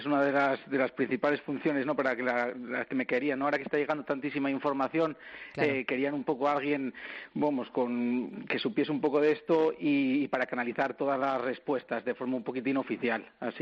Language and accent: Spanish; Salinas, Asturias, Spain; yo, por suerte, vivo en este sitio desde que nací, en Salinas